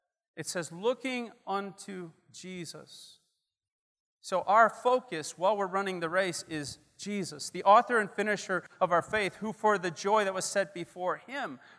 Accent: Milwaukee, Wisconsin, United States; Yes, I'm a Milwaukeean, born and raised. Yes, I'm from Wisconsin. Everyone corrects me everywhere else I go in the United States.

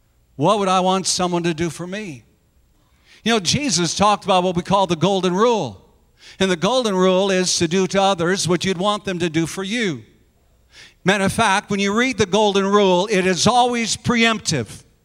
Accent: South Dakota, United States; Violet and her husband, Oliver, they owned in my hometown of South Dakota. They had a little grocery store.

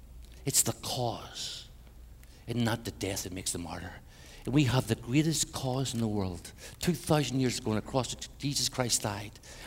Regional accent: Ireland; now in Belgium; I live in Belgium now. I'm from Ireland, but live in Belgium.

